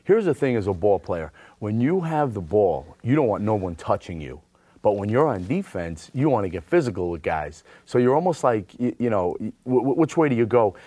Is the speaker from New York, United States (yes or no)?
yes; Brooklyn, New York, United States; Well, growing up in the Park Slope section of Brooklyn way back in the day in the 70s and early 80s, everywhere you go, there's a basketball court.